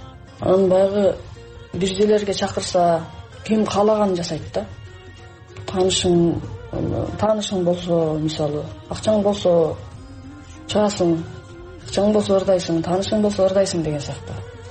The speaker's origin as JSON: {"language": "Kyrgyz", "country": "China", "moved": "yes", "lives_now": "Kyrgyzstan", "said": "Тарыхый мекениме чынын айтсам толук кандуу көнө албай жатам. Себеп дегенде тиякта Кытайда ата энең апаңды сагынасың, бир туугандарыңды сагынасың дегендей, анан эми мен бул жакта жалгызмын да."}